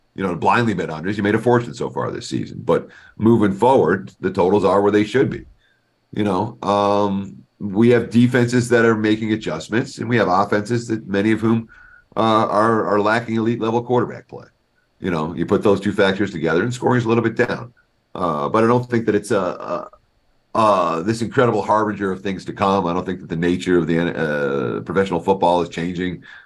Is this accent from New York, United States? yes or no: yes; New York, United States; New York area, right?